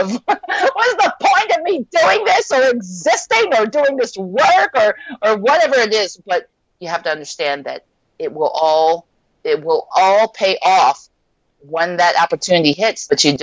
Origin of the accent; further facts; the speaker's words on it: Midwest, United States; also born or lived in New York; now in Miami, United States; My mother is Japanese and my father is African American. And yeah, I grew up in the Midwest and made my way to live in New York for quite a time and then ended up in Miami.